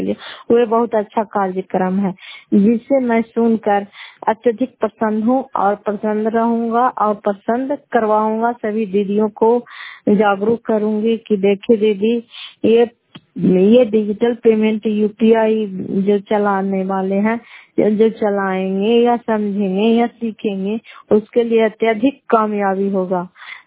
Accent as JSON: {"language": "Hindi", "region": "Bihar", "country": "India", "said": "घर का तेपुर पंचायत मकरौता, जिला नालंदा, कराकसरा ब्लॉक की निवासी हूँ।"}